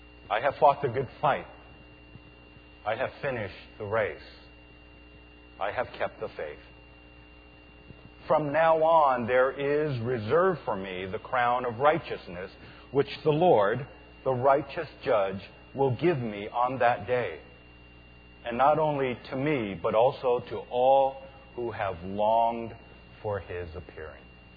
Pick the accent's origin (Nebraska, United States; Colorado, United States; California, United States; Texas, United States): California, United States; San Francisco; Ever since I was little, growing up in San Francisco, there was only one football team.